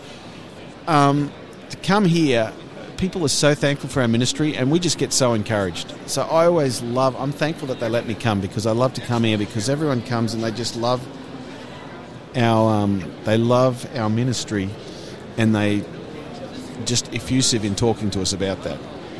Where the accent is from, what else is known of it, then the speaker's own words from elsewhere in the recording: Australia; now in Denmark; My wife is Danish, so we're actually living in Denmark at the time, but I'm originally from Australia.